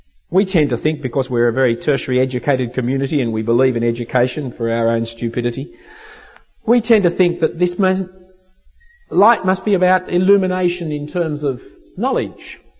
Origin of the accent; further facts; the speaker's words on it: Australia; I'm sorry. I'm an Australian.